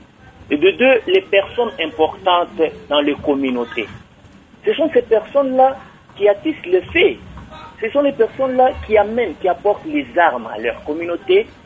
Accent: Tshizoubou, Kasaï, DR Congo; Moi, je suis du Kassai. Je suis du village de Tshizoubou. Mon père est du village de Tshizoubou et ma mère est de Bakouakalonji.

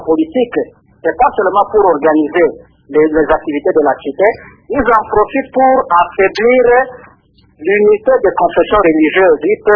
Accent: DR Congo

